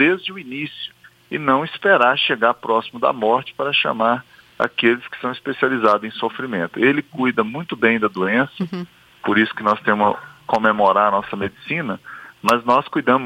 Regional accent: Minas Gerais, Brazil; Eu sou de Minas Gerais

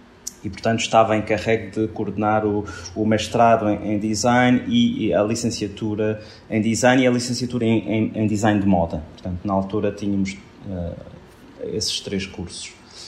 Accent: Madeira, Portugal; moved away as an adult; also born or lived in France; now in Macau; Eu sou originário da Ilha da Madeira, e portanto português, e fui com os meus pais, na altura da imigração, para a França com um ano de idade. Estive em França cerca de 14 anos e depois voltámos para a Madeira

